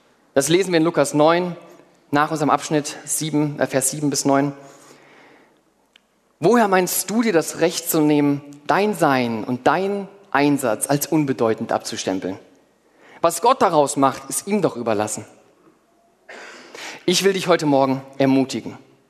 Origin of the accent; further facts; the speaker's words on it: Mannheim, Baden-Württemberg, Germany; born there; Ich rede zwar so nicht, aber ich bin geborener Mannheimer. Als ich jetzt vor knapp 6 Jahren Hesse wurde